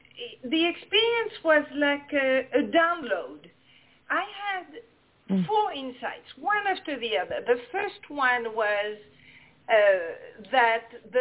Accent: Casablanca, Casablanca-Settat, Morocco; English is a second language; moved away; also born or lived in Paris / England / Los Angeles / Washington, D.C.; I was born in Africa, brought up in Casablanca, Morocco. Then I went for 1 year in Paris, and then I went to England, and then I went to Los Angeles, Washington, D.C., New York.

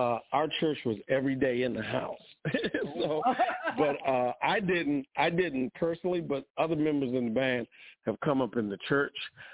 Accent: Washington, District of Columbia, United States; And I'm from Washington, D.C. This band is DMV, as we call it, based. You know, the Washington area, we renamed it the DMV.

